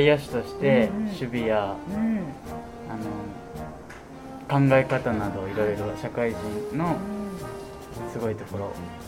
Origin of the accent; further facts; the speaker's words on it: Edogawa, Tokyo, Japan; 出身は東京都の江戸川区出身です。